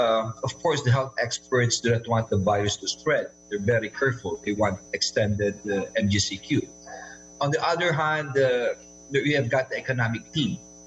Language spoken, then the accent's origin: English; Mandaluyong, Metro Manila, Philippines; I'm from Mandaluyong.